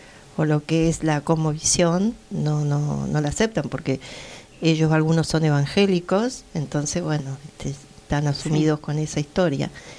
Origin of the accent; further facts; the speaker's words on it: Neuquén, Argentina; yo soy de Neuquén, y en la ciudad de Neuquén, en la capital, era mucha la gente que venía a vivir ahí, que venían del campo a buscar trabajo y a trabajar al valle, como se decía allá.